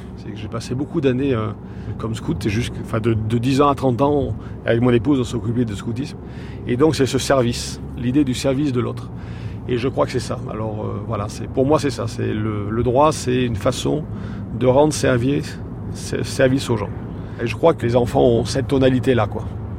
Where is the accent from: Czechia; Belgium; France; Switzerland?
France; Aurillac, Auvergne-Rhône-Alpes; J'étais d'Aurillac et je trouve que c'est une ville attachante.